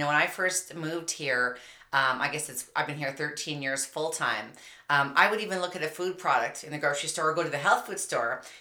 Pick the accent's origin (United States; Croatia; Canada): Canada; I'm from Canada. You might indicate a little accent from me.